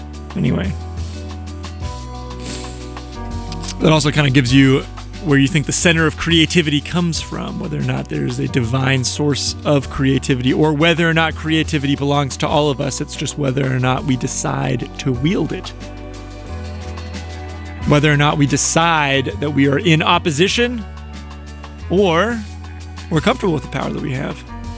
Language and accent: English; United States; I mean, us as Americans, I'm referring to myself as an American